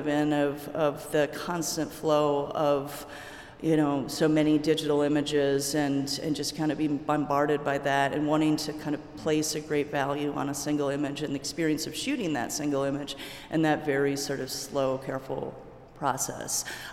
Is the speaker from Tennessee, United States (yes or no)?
no; Michigan, United States; also born or lived in Chicago; But yeah, I grew up in Michigan, and you know, I started photography when I was sort of towards the end of high school